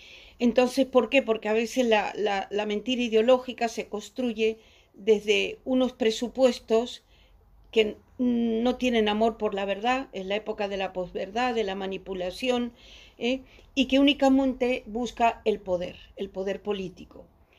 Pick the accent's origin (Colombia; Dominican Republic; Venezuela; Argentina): Venezuela; Maracaibo, Zulia; born there; la Escuela de Filosofía de la Universidad del Zulia, en Maracaibo, lugar donde yo nací